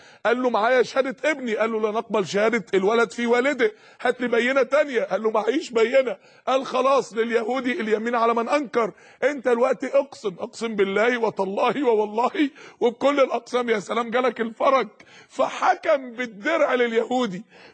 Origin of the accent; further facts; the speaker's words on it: Egypt; انت مصري وانا مصري، دي بلدي ودي بلدك، دي بلدنا احنا الاثنين